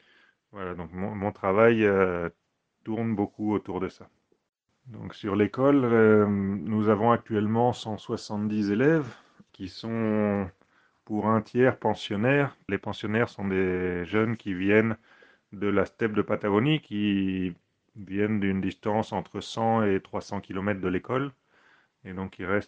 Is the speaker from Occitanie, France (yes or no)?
no; Normandy, France; now in Argentina; j'ai 41 ans, je suis français, donc de Normandie, de Seine-Maritime.